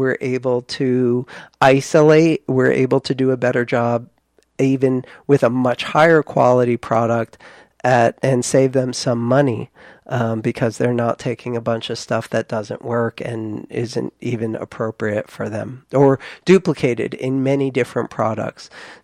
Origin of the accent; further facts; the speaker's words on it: New Jersey, United States; And what really, really gets my Jersey. I'm from Jersey. So sometimes it comes out.